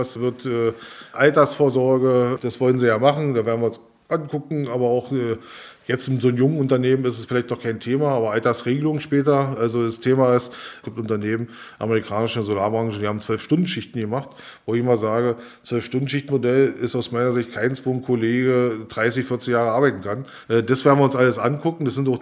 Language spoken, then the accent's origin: German; Eisenhüttenstadt, Brandenburg, Germany; Ich komme aus Eisenhüttenstadt, die Bevölkerung hat sich mehr als halbiert dort